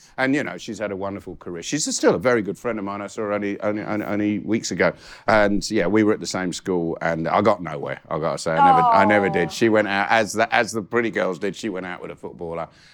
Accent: Catford, London, United Kingdom; born there; also born or lived in Guildford; We moved to Guildford in 1968. I was born in Catford, but my father, who is a refugee

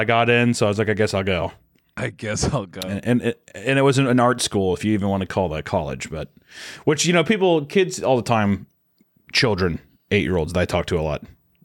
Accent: Singapore; I'm from Singapore.

